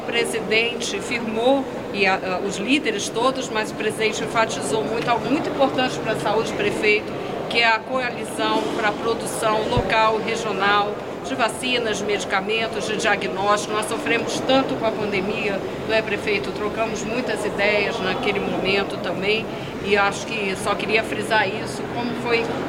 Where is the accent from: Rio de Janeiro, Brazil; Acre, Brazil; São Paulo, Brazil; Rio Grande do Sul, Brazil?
Rio de Janeiro, Brazil; Agora, eu sou do Rio de Janeiro